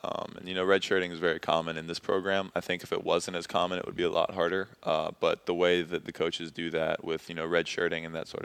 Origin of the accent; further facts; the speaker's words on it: North Carolina, United States; Some of them are from North Carolina, my home state.